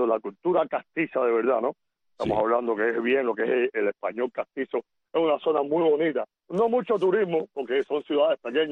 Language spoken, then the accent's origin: Spanish; Cuba; yo jugaba como español en aquel tiempo, no pude jugar como cubano, acuérdate que los papeles míos salgo como cubano, pero soy ciudadano español